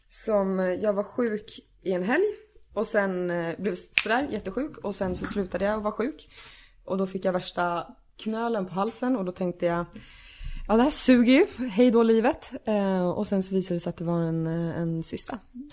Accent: Sorunda, Stockholm County, Sweden; Så när jag bara, ja men utanför Nynäs. Så hon bara, ja men jag kommer också utanför Nynäs. Så jag bara, ja men Sorunda heter det.

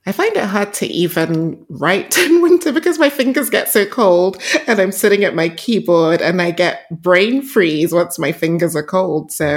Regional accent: Nigeria; born there; So I was born in Nigeria. And I grew up in a very, what I'll say, very creative, very colorful household. My parents, both of them come from really big families.

